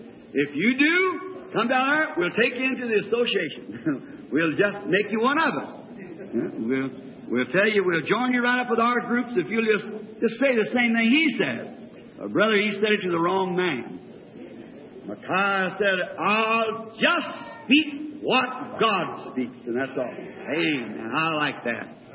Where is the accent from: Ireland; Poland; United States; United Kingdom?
Ireland